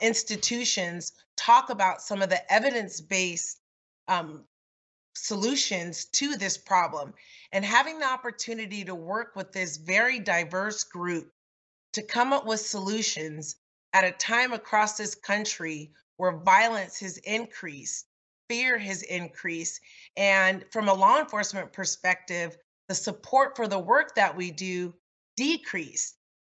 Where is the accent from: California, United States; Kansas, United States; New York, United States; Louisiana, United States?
California, United States; Los Angeles; Growing up in South Los Angeles and at the turn of the crack cocaine epidemic and seeing what it did, how it ripped our community apart